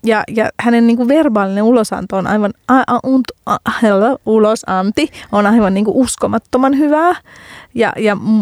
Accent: Helsinki, Uusimaa, Finland; Ja mä oon itse Helsingistä

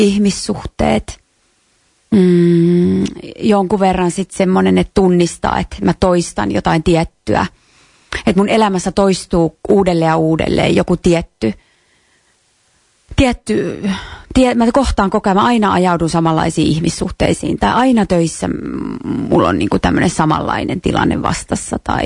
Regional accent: Kuusamo, North Ostrobothnia, Finland; Jos ajattelee, että mäkin olen niinku Kuusamosta sieltä rajalta

